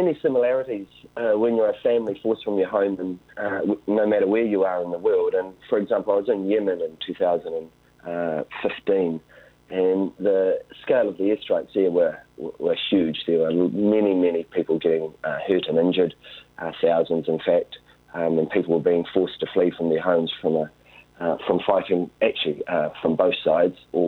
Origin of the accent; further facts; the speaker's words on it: New Zealand; So you can imagine, as a Kiwi, if we were living in, you know, the relative luxury, as I mentioned earlier, of New Zealand